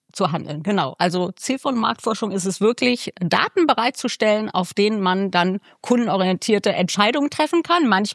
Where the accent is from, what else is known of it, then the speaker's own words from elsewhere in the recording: Berlin, Germany; in meiner Heimatstadt Berlin